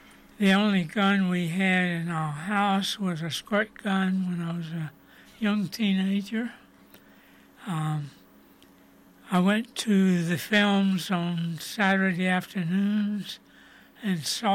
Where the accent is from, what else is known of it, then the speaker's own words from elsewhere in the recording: Durham, North Carolina, United States; I'm from North Carolina. My father was a professor at Duke University. So I grew up in Durham, and I went to Duke as an undergraduate.